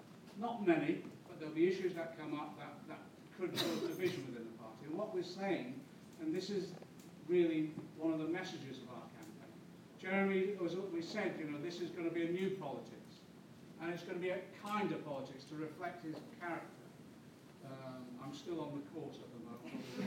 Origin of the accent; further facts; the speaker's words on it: Liverpool, North West England, United Kingdom; I'm from a Liberal originally, I'm a Scouser